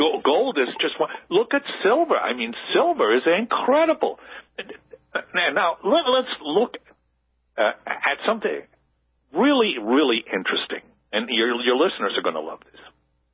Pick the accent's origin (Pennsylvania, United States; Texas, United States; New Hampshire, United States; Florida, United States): New Hampshire, United States; that infamous meeting in New Hampshire, my home state, in the White Mountains